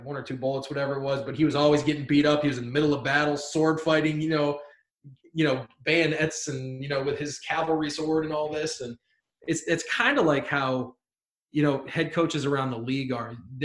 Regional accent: Ohio, United States; You know, I'm from Ohio

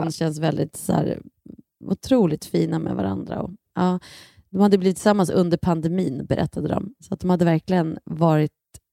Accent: Bollnäs, Gävleborg County, Sweden; Och sen åkte vi till min hemstad Bollnäs.

